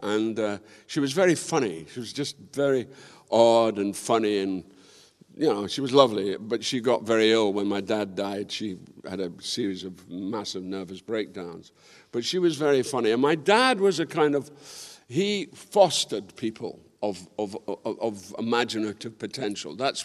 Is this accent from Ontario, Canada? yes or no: no; Quebec, Canada; born there; I was born in Quebec, Canada.